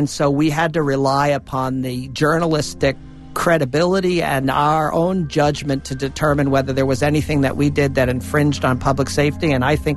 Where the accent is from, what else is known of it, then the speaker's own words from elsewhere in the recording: United States; Well, I am. I'm an American.